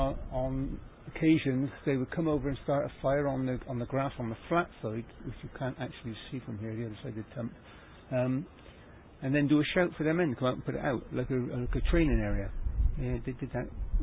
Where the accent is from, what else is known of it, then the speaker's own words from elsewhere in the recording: Bristol, South West England, United Kingdom; born there; No, I was born in Barton Hill.